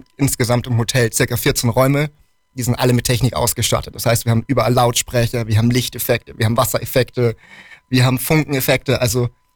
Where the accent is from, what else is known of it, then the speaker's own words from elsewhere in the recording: Bavaria, Germany; Man muss dazu sagen, wir kommen beide aus Bayern.